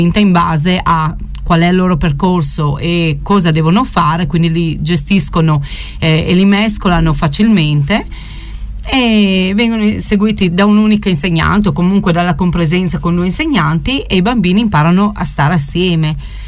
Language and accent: Italian; Verzegnis, Friuli-Venezia Giulia, Italy; Sono di Verzegnis, ecco. Proprio nata e cresciuta a Verzegnis, di Chiaicis, ecco